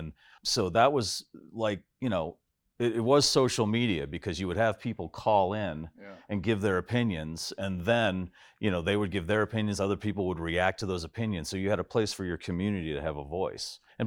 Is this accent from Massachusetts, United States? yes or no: yes; Natick, Massachusetts, United States; But yeah, growing up in Natick, it's the halfway point between Boston and Worcester.